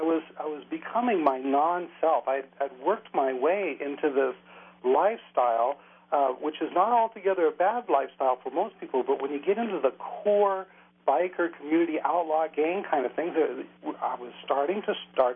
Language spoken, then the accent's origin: English; Los Angeles, California, United States; also born or lived in Minnesota; You know, I grew up in Los Angeles, then I moved to Minnesota after a short stint in the military in the Air Force